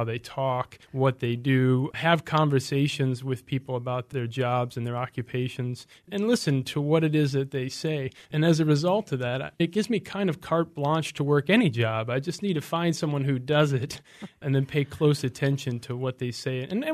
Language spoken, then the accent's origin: English; New Haven, Michigan, United States; Actually, I grew up in a small town. It was a village back then. It's different now. North of Mount Clemens, a place called New Haven, Michigan, which is a really neat place to grow up